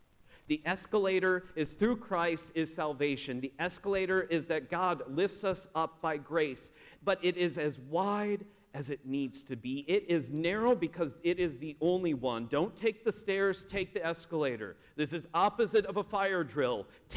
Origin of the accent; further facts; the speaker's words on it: Minnesota, United States; I'm from Minnesota. We're nice people.